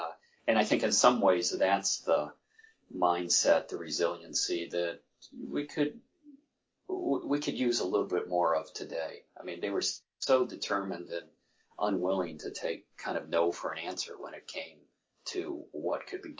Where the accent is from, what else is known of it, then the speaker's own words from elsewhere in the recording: Lockport, New York, United States; Roswell Park was a little over a half hour from my hometown in Lockport, New York